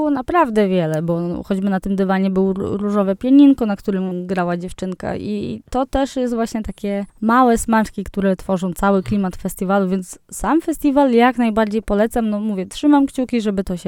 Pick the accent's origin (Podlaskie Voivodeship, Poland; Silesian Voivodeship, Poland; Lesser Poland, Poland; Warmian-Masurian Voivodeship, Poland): Podlaskie Voivodeship, Poland; bo pochodzę z tamtych regionów, więc dla mnie to jest oczywiste, że jest chłodnik